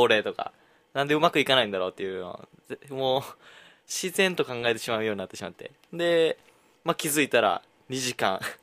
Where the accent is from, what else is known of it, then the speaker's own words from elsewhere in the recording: Nara, Japan; 僕らの奈良、地元の奈良の初の ね今年初の試合なんで